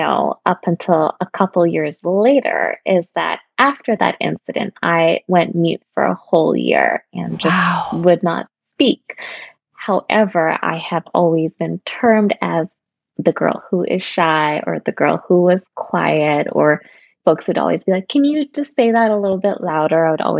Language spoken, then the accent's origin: English; Kenya; I grew up in Kenya, actually on a chicken farm with my family